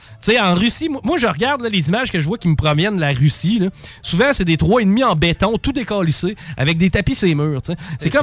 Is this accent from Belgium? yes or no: no; Canada; c'est un conflit dans lequel moi, là, en tant que Canadien, là, je veux dire, je peux pas.